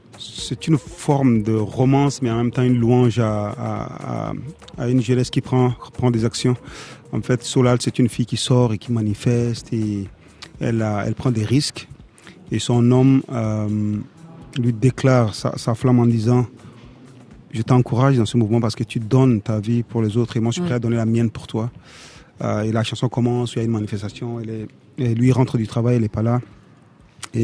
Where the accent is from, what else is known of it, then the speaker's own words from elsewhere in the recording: Chad; mais surtout en tant que Tchadien, parce que, comme vous le savez, ce n'est pas le pays le plus populaire en Afrique, le Tchad